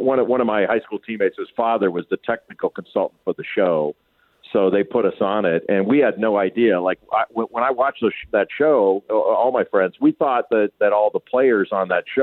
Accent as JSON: {"language": "English", "town": "Rolling Hills", "region": "California", "country": "United States", "tie": "born or raised there", "said": "I grew up in Rolling Hills, so I went to Rolling Hills High School, which is called Peninsula."}